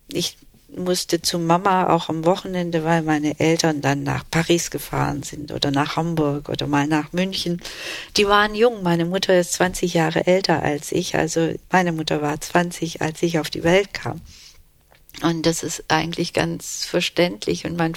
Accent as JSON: {"language": "German", "country": "Turkey", "said": "ich wusste, ich bin Türkin, aber in diesem kleinen Dorf, wo wir waren, da gab es eben diese drei türkischen Familien"}